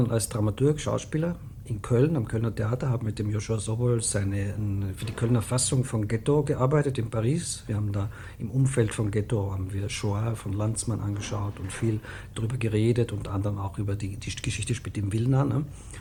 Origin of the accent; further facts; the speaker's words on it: Carinthia, Austria; bin in Kärnten aufgewachsen, war als Jugendlicher im Tanzcafé Lerch.